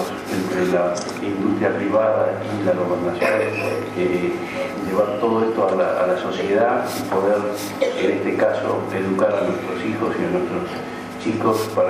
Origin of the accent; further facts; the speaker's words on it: Argentina; como ciudadano argentino